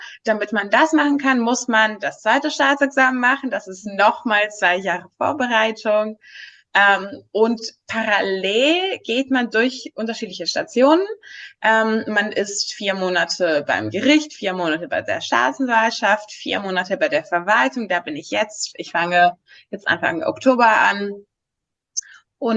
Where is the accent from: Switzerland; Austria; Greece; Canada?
Greece; now in Berlin, Germany; Ich komme ursprünglich aus Griechenland, aber ich habe in Berlin und in Genf Jura studiert.